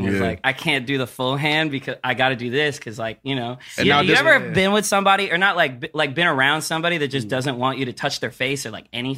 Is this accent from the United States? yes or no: no; Philippines; I'm a Filipino dude, so we get acne very, I don't know, but from what I know, like growing up, I've seen a lot of Filipino dudes with acne.